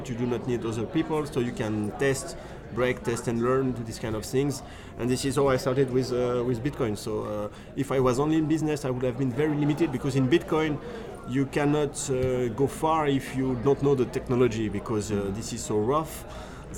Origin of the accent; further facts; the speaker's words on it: Paris, Île-de-France, France; also born or lived in Romania / Latvia; So I'm really from France, from Paris. Spent all my life there.